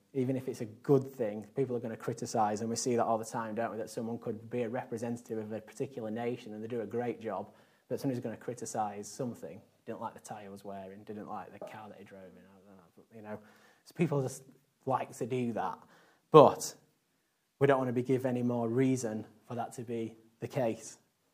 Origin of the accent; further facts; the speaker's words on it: Yorkshire and the Humber, United Kingdom; accent: Yorkshire; my accent starts to go back Yorkshire when I visit home.